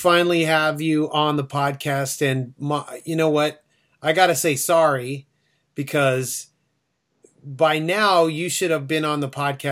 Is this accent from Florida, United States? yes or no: no; Phoenix, Arizona, United States; I'm from Phoenix and it never rains